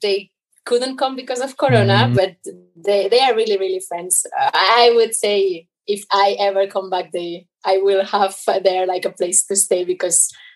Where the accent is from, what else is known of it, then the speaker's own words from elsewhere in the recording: Barcelona, Catalonia, Spain; And then when I would say, I come from Barcelona, people were like, that's a joke.